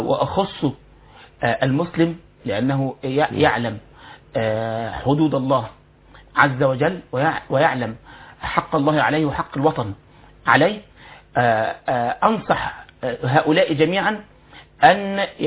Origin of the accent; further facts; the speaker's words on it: Egypt; بل كمصريين